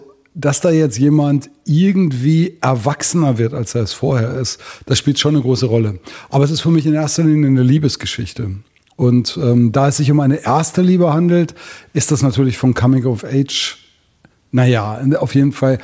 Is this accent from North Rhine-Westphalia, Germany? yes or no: yes; Telgte, North Rhine-Westphalia, Germany; Ich selber bin Westfale, ich bin in der Nähe von Münster, in der Wallfahrtsstadt Techte groß geworden.